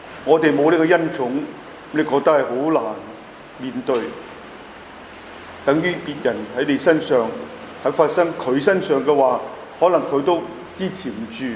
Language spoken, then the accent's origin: Cantonese; Hong Kong; 咁好多都內地嘅人都話我哋香港人係有福啦